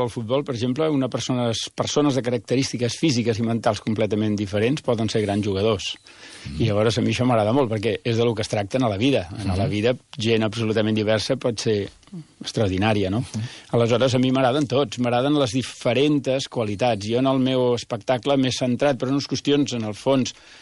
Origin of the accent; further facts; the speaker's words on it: Barcelona, Catalonia, Spain; jo vaig jugar a futbol amb categoria amateur, amb el CP de Sarrià, que era l'equip del meu barri, fins als 21 anys